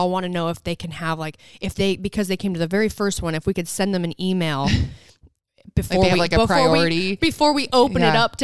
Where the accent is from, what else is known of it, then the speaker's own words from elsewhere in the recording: Utah, United States; And I grew up in Southern Utah, but almost because we grew up there, we didn't go to Zion all the time to go hike.